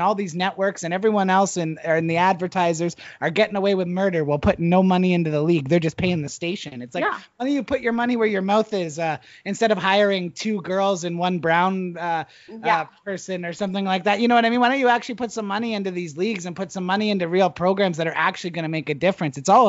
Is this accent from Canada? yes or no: yes; Canada; Again, I'm Canadian. I only watch hockey, so.